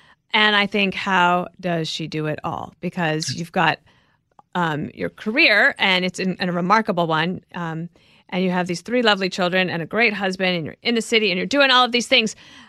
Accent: Wyoming, United States; also born or lived in Colorado; I grew up in Wyoming and Colorado.

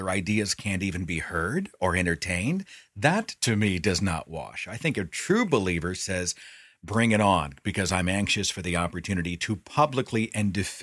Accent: Tulsa, Oklahoma, United States; Where we did a conference in my hometown of Tulsa just a few weeks ago.

